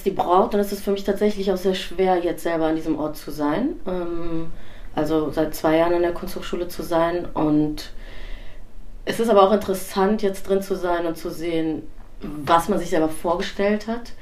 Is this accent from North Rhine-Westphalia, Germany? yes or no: yes; Cologne, North Rhine-Westphalia, Germany; Also ich bin in dieser Stadt aufgewachsen in Köln